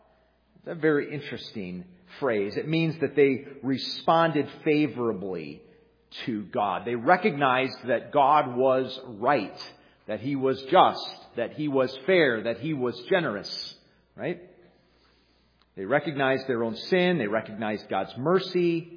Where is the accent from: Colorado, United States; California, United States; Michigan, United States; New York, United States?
Michigan, United States; Detroit; I'm from Detroit, but I go back to the Palace and even the Silver Dome in terms of my sports attendance over there.